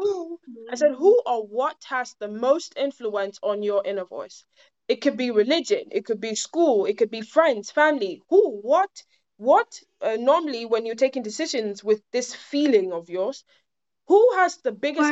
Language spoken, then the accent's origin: English; Ghana; first language Twi; English is a second language; my always comes in my mother language, that is Twi.